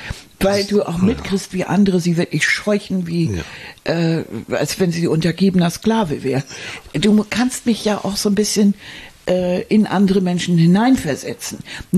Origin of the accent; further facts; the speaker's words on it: Hamburg, Germany; Wir sind in Hamburg, in Hornbild steht aufgewachsen. Das ist ein sogenannter sozialer Brennpunkt.